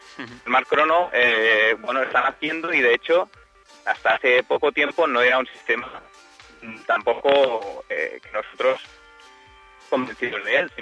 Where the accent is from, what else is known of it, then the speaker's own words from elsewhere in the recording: Catalonia, Spain; Porque aquí en Cataluña, nosotros somos de Cataluña